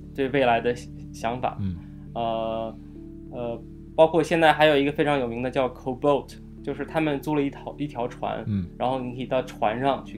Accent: Inner Mongolia, China; 因为我是内蒙古的，然后他们去北京上学，最后留在北京工作。

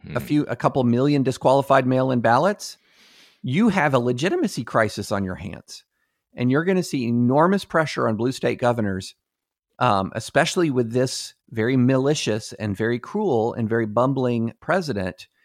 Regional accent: Kentucky, United States; In 1968, if there was a mail bomb in Des Moines, and I'm growing up in Kentucky, I don't know about it.

